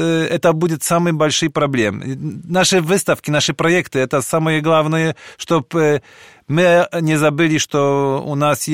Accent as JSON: {"language": "Russian", "town": "Białystok", "region": "Podlaskie Voivodeship", "country": "Poland", "said": "Например, мы из Белостока."}